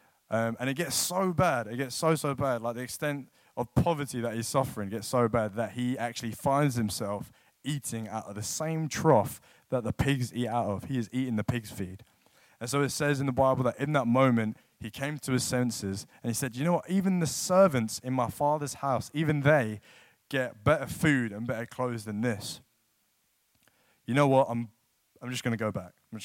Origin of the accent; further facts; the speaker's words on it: New Malden, London, United Kingdom; I'm from London. For those of you who don't know me that well, lived in London my whole life, grew up in New Malden, literally like 10 minutes down the road. Went to Tiffin Boys School.